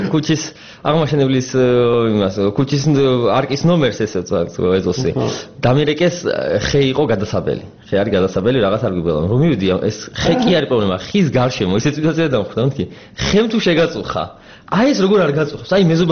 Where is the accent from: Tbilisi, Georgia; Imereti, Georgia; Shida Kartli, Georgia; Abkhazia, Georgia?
Tbilisi, Georgia; born there; თბილისი ჩემია, აქ დაბადებული ვარ, ჩვენია თბილისი